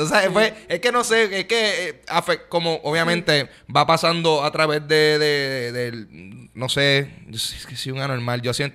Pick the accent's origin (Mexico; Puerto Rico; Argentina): Puerto Rico; somos boricuas